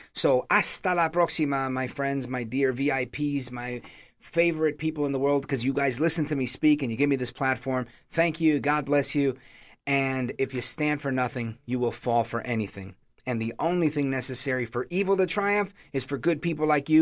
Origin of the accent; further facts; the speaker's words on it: Brooklyn, New York, United States; born there; now in New Jersey, United States; Born in Brooklyn, but I live in Jersey now.